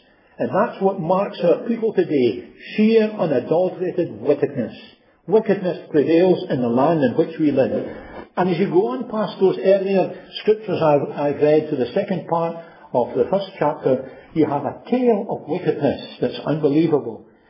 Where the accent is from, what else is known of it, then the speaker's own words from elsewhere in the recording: Glasgow, Scotland, United Kingdom; I was brought up in Springburn in the city of Glasgow